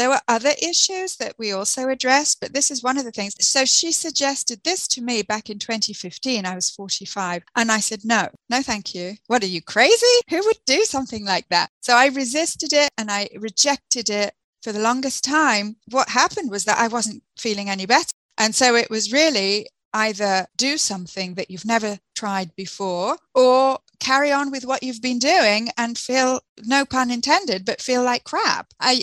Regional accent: England, United Kingdom; now in Quebec, Canada; I'm originally from England and I teach English as a second language in a French-speaking town in Quebec, Canada.

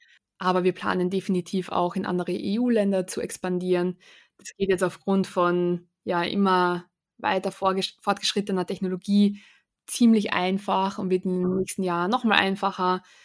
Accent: Austria; Also ich selbst bin ja Österreicherin

